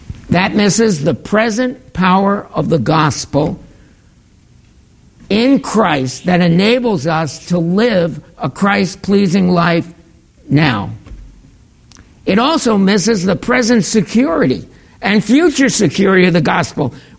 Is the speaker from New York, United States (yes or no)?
yes; New York, United States; I used to, growing up in New York, take a bus.